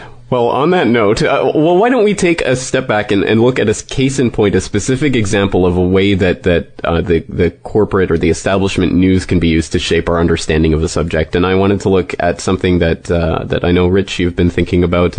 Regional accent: Canada; I'm a Canadian, obviously.

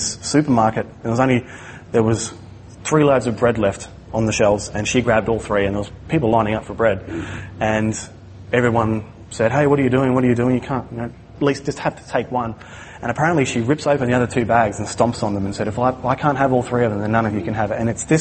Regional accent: Australia; in my hometown in Australia, there was some pretty bad floods, and our hometown was cut off for about a week or so.

